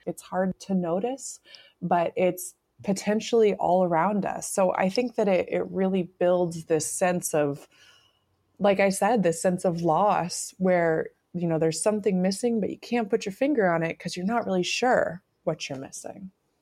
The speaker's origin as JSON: {"language": "English", "region": "Colorado", "country": "United States", "tie": "born or raised there", "said": "the whole wild land around where I grew up in Colorado now covered in houses."}